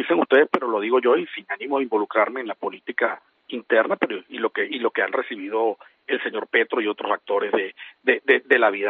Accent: Venezuela; los mayores perjudicados somos los venezolanos

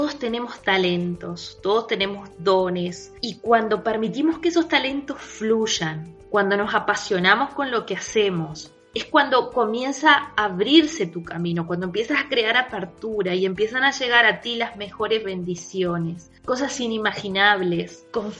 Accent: Uruguay; sobre todo en mi país. Ya para ese entonces yo era conocida en lo que hacía a través del internet, mundo online, pero aquí en Uruguay no.

